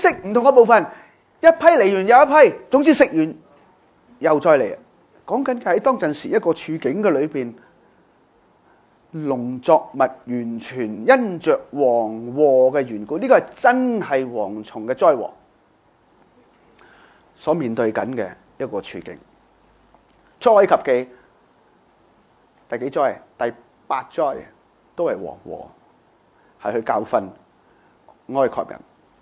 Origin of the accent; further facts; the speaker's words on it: Guangdong, China; 那我们广东人呢当然没有头抽啦